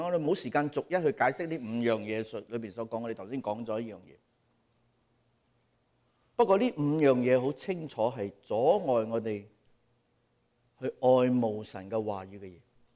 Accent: Hong Kong

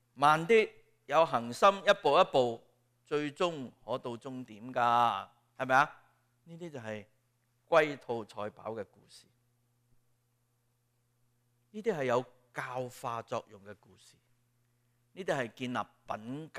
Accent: China; 我们中国人要谦让，是不是？

